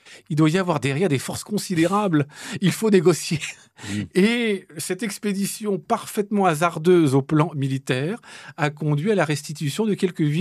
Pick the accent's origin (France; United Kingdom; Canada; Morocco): France; parce que nous sommes français